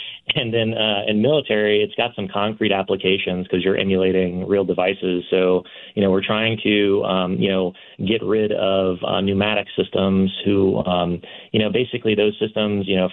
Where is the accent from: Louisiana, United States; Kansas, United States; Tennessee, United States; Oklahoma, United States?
Louisiana, United States; St. Charles Parish; I was born and raised in Louisiana. I grew up in St. Charles Parish, went to Hahnville High School, and then got my physics degree at UNO.